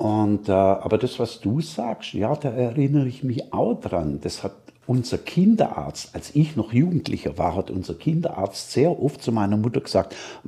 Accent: Baden-Württemberg, Germany; now in Austria; das kriegt man drüben in Bayern und bei uns im Schwabenland kriegt man das gar nicht

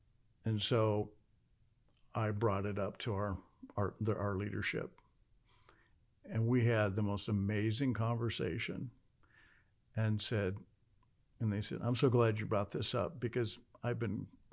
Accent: Nebraska, United States; different than me growing up in Central Nebraska on a farm.

